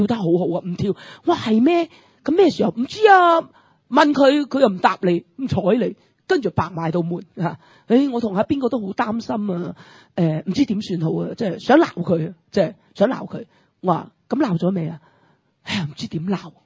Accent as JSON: {"language": "Cantonese", "country": "China", "said": "我哋中国人仍然有一个强烈嘅迷思"}